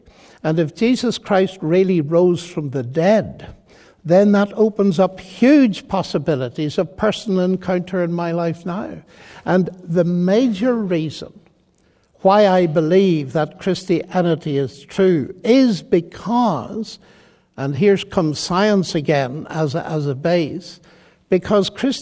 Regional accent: Ireland; and I'm Irish.

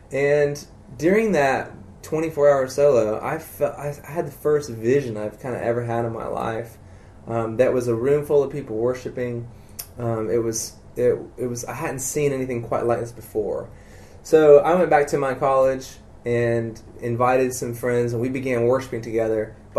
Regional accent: South Carolina, United States; South Carolina, yeah.

